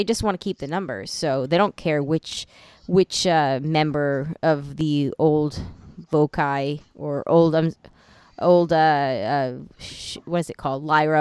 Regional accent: Long Island, New York, United States; Yeah, well, you know, I'm from Long Island.

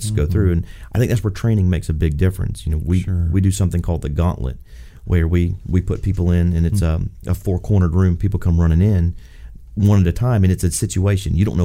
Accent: Florida, United States; I'm actually from South Florida, so if I could follow my Hurricanes around, I'd be happy.

